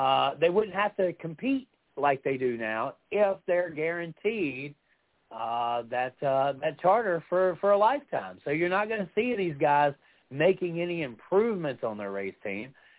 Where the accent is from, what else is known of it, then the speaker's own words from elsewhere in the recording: Mississippi, United States; And we're from Mississippi. We're not big on unions here.